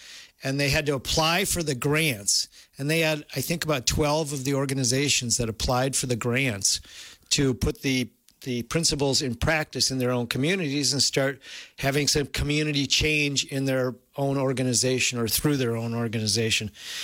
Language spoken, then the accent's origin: English; United States; I grew up in Richland County on a dairy farm.